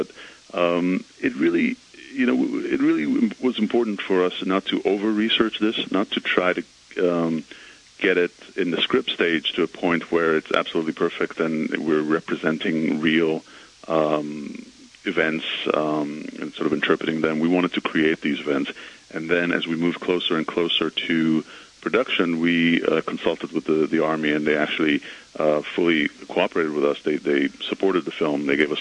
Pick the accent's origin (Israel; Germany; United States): Israel; and I'm from Israel.